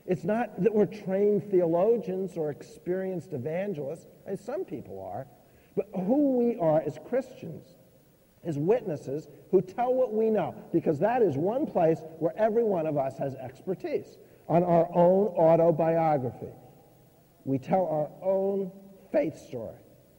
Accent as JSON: {"language": "English", "region": "Minnesota", "country": "United States", "said": "Come on, I'm a Minnesotan. And we don't do things like that. That's just not part of our culture."}